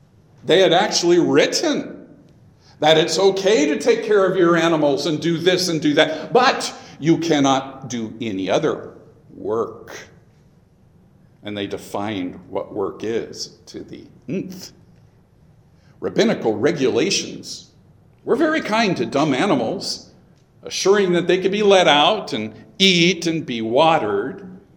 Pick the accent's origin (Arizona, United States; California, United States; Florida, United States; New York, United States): California, United States; now in Oregon, United States; I sure saw quite a bit of this growing up in the San Joaquin Valley, the Central Valley of California, where many of my friends were ranchers and farmers and such. But I was here in Oregon